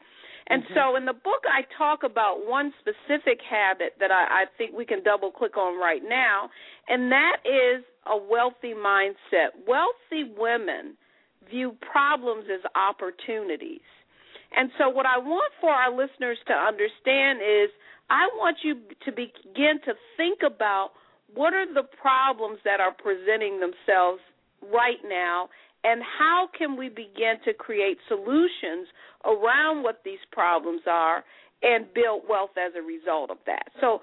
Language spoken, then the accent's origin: English; Detroit, Michigan, United States; I am from Detroit, Michigan. I don't come from wealth.